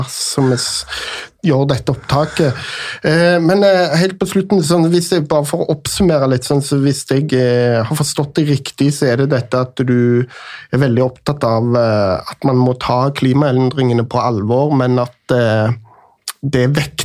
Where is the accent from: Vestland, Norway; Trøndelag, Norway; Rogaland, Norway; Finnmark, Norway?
Rogaland, Norway; Stavanger; jeg er jo fra Stavanger